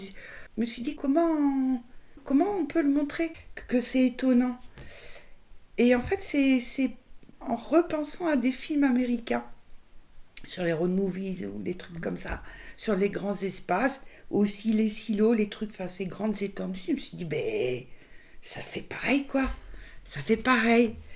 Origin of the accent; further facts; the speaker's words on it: Centre-Val de Loire, France; moved away; quand je suis partie, j'étais jeune, quand je suis partie du Berry, il m'était dit plus jamais